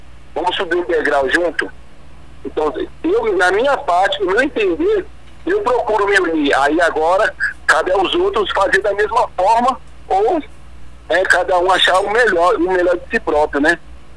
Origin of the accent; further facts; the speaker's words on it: São Paulo, Brazil; vou sempre representar a minha quebrada, porque eu sou Pilões, eu sou Heliópolis, mas eu sou Pilões.